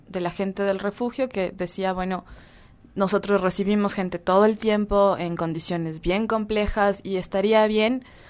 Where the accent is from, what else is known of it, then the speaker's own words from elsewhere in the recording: Ecuador; los ecuatorianos teníamos vivencias similares a las que presentaban los venezolanos y las venezolanas